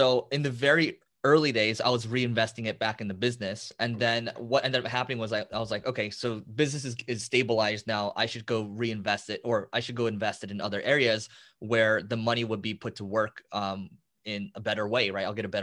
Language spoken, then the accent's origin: English; Los Angeles, California, United States; So, I've grown up, I went to school in California, I grew up